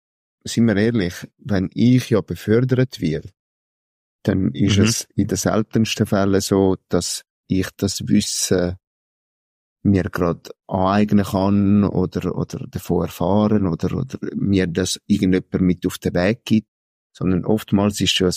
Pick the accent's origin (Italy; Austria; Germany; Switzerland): Italy; ich bin ja Italiener